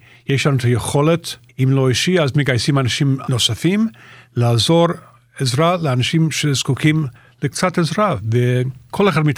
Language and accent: Hebrew; Canada; now in Israel; אני במקור מקנדה, התחתנו, עברנו לגור בניו יורק, עיר הקודש, היינו יכולים להישאר בניו יורק